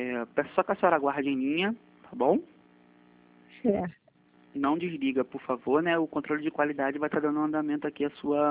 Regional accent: Nova Iguaçu, Rio de Janeiro, Brazil; sou de Nova Iguaçu

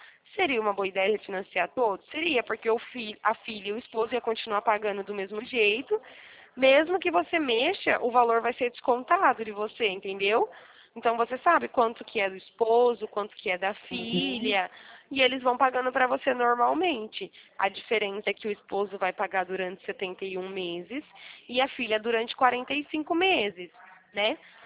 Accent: Araras, São Paulo, Brazil; sou de Araras

